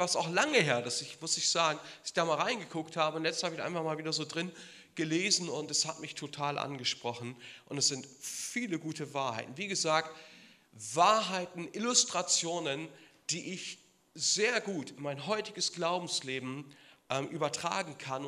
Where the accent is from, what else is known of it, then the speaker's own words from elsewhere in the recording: Bremen, Germany; Bei uns in Bremen heißt das ja biblischer Geschichtsunterricht